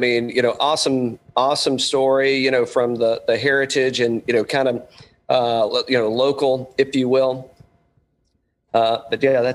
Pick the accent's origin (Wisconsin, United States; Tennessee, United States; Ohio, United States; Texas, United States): Tennessee, United States; I grew up in East Tennessee, right? And you can imagine what we were drinking up in the hills, right?